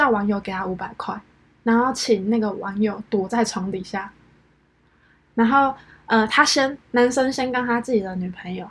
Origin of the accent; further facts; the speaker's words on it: Changhua County, Taiwan; 第一则是彰化县啊，就我老家啦